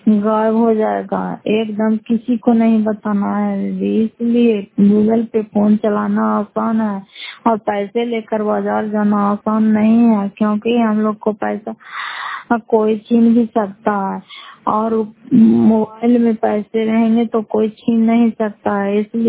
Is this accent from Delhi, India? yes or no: no; Fatehpur, Bihar, India; घर फतेहपुर, पंचायत मकरौता, जिला नालंदा, क्रापसरा ब्लॉक की निवासी हूँ।